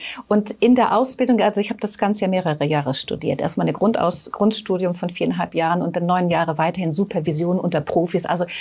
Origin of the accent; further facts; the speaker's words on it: Northern Germany, Germany; ich bin bei Kamai aufgewachsen in Norddeutschland